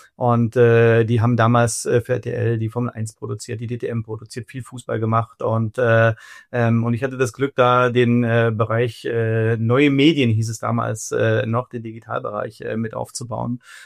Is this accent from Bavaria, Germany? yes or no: yes; Munich, Bavaria, Germany; wir beide aus München kommen